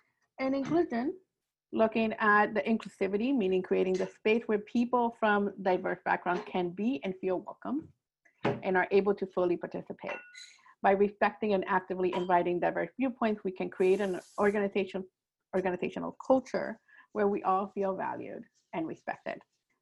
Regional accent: Ecuador; I am from Ecuador.

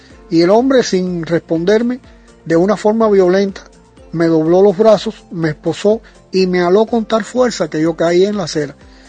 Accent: Cienfuegos, Cuba; born there; el Bicentenario de Cienfuegos, que es mi ciudad natal.

